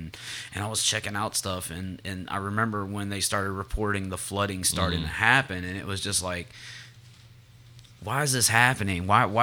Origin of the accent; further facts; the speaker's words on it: New Orleans, Louisiana, United States; born there; Yeah, I was born in New Orleans.